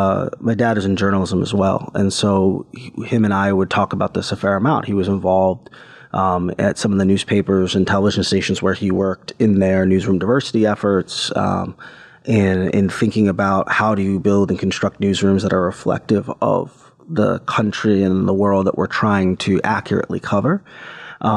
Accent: Ohio, United States; I grew up in Ohio, which was at the time one of the key swing states in America.

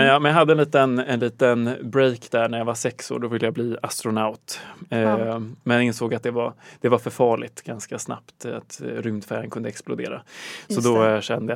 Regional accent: Stockholm, Stockholm County, Sweden; now in Lund, Sweden; Jag är från Stockholm, precis. Men jag pluggar i Lund.

